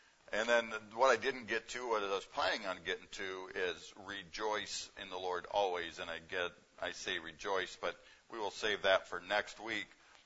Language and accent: English; Michigan, United States; Sorry, people, you're not getting people from Saskatchewan. We're actually from Michigan.